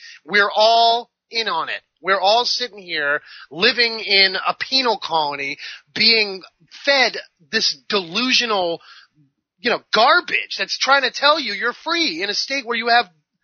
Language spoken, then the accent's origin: English; New England, United States; I grew up in North America on the North Atlantic coast of, in the New England, and white picket fences and, you know, white church steeples and, you know, the apple pie and all that, right?